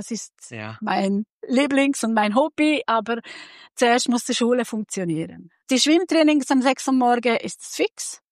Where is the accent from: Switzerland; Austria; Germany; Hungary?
Hungary; German is a second language; ich bin eine Ungarin.